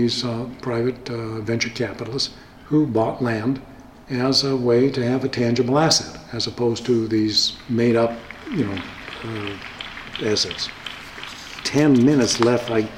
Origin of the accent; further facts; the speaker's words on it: Vermont, United States; another example just from my home state, from Vermont, is Ben & Jerry's.